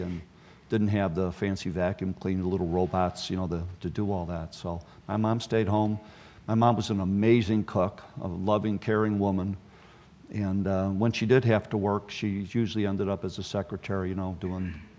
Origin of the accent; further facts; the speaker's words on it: Chicago, Illinois, United States; I grew up in Roseland, my first, I think, until I was about age 6, 7 years old.